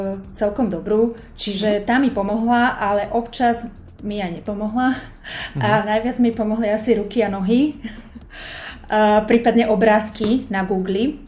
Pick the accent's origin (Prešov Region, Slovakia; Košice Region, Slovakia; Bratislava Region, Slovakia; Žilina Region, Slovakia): Bratislava Region, Slovakia; Bratislava; No, ja som z Bratislavy a aktuálne presne tak som v Bratislave.